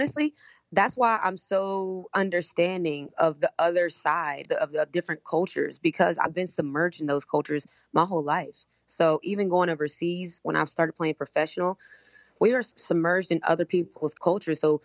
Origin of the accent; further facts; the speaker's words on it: West Virginia, United States; Yeah, in West Virginia. So I grew up in West Virginia.